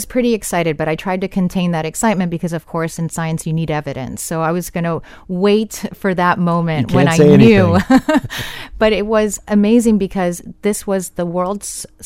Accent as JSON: {"language": "English", "town": "Miami", "region": "Florida", "country": "United States", "tie": "born or raised there", "said": "I grew up in Miami and I loved football, so I became a Miami Dolphins cheerleader."}